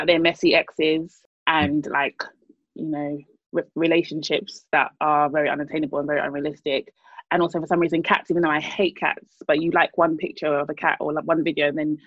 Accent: Nigeria; Because I'm Nigerian. Exactly. It's established.

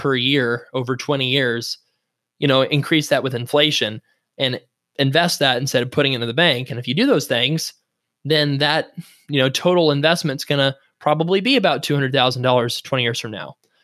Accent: Florida, United States; That's hurtful to me. I'm from Florida. I love Florida.

